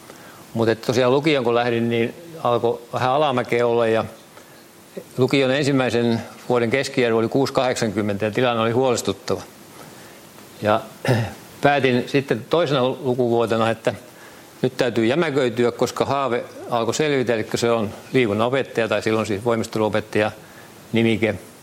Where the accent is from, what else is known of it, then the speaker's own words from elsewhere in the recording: Jokioinen, Tavastia Proper, Finland; niin maaseutupitäjästä Jokioisilta siellä kasvoin ja sen aikainen 60-luku erityisesti ja sitten 70-luvun alku